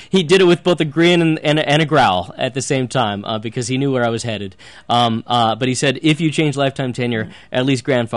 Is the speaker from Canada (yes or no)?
no; United States; But I also know, as a human, as an American, I would love to think